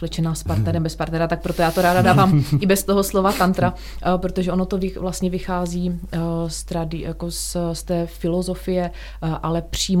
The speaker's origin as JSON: {"language": "Czech", "town": "Ostrava", "region": "Moravian-Silesian Region", "country": "Czechia", "said": "já jsem původně z Ostravy a teda vlastně jsem byla v Ostravě i po tom úraze"}